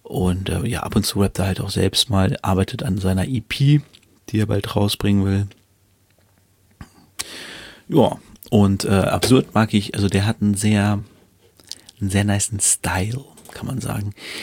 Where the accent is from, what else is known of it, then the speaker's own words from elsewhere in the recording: Hanover, Lower Saxony, Germany; Ich bin ja kein richtiger Norddeutscher. Aber der Rest von Deutschland denkt immer, dass wir Norddeutschen sind. Wir hier in Hannover. Also hundertprozentig norddeutsch würde ich uns jetzt nicht bezeichnen. Wir sind im südlichen Teil von Niedersachsen.